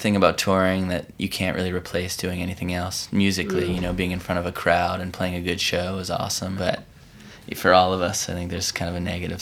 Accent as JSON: {"language": "English", "region": "Maryland", "country": "United States", "tie": "born or raised there", "said": "It kind of harks back to our youth or growing up in Maryland"}